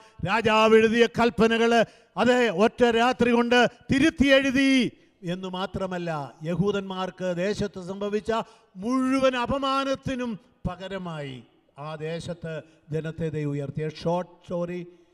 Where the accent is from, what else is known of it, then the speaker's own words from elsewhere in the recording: Kannur, Kerala, India; now in Muscat, Oman; കണ്ണൂരിലേതോ ഒരു ഗ്രാമത്തിൽ ജനിച്ചു വളർന്ന് എനിക്ക് മസ്കറ്റിലും